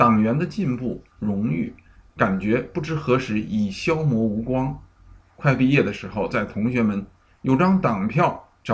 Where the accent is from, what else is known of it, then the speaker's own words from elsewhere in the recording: Beijing, China; moved away as an adult; now in abroad; 我是70年代出生的，如今将进入不惑之年，曾经家住北京，后来出国深造，定居海外。30年前的经历很普通，如同任何一个城市长大的女孩子